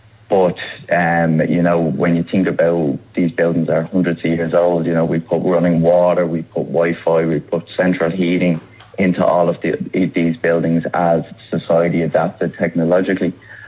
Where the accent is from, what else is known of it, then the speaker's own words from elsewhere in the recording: Dublin, County Dublin, Ireland; Because I'm from Dublin